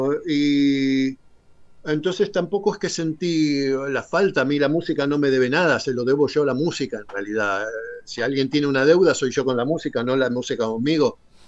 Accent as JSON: {"language": "Spanish", "country": "Argentina", "moved": "yes", "said": "Cuando yo me fui de Argentina la primera vez, allí por el 91, en realidad tenía la cabeza puesta en ir a vivir a Inglaterra y ser un músico de rock allí."}